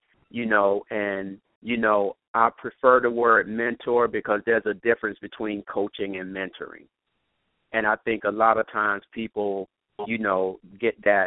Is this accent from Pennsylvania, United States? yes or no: yes; Philadelphia, Pennsylvania, United States; also born or lived in Augusta, Georgia; I was born in Augusta, Georgia, never lived there. I was raised in Philadelphia and went to, excelled in high school in sports and academics